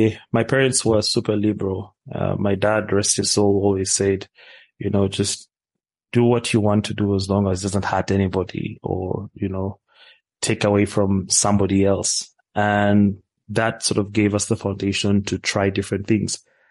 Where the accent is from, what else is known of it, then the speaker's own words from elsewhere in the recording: Kampala, Central Region, Uganda; But no, I was, well, born and raised in Kampala, Uganda, went to school, you know, typical middle-class family.